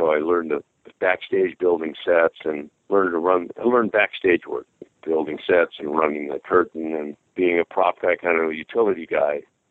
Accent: Hawaii, United States; also born or lived in San Diego, California; My dad, we were stationed in Hawaii, and my dad was always taking us to the movies, and I grew up in Hawaii and San Diego

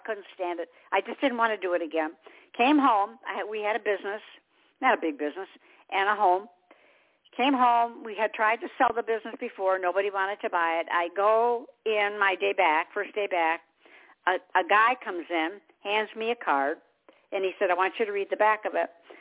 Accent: Detroit, Michigan, United States; now in South Carolina, United States; I'm from Detroit. I always tell everybody, land of ice and snow. I didn't like it there. We always came to the South, always. I'm in South Carolina.

